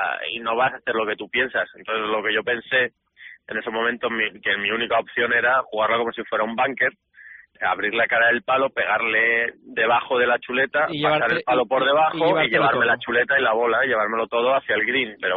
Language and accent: Spanish; Spain; como los españoles